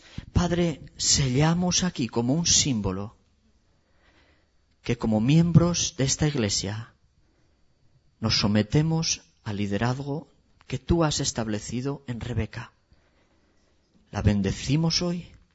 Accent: Spain; Y Dios, como españoles, te pedimos perdón por nuestra arrogancia.

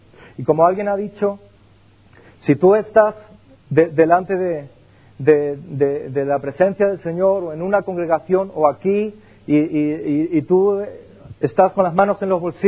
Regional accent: Castilla-La Mancha, Spain; Allí en la Mancha, cuando yo soy manchego, cuando la gente habla, habla con las manos.

